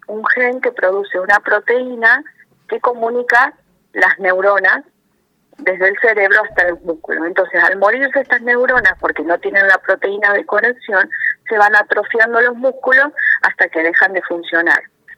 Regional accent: Santa Fe, Argentina; yo soy de Santa Fe

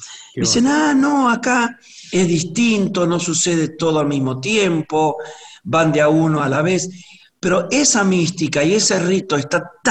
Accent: Argentina; nosotros como argentinos y tangueros

